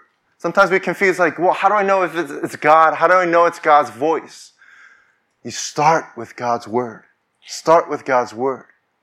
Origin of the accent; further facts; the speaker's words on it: United States; I'm from the United States. I'm also Korean.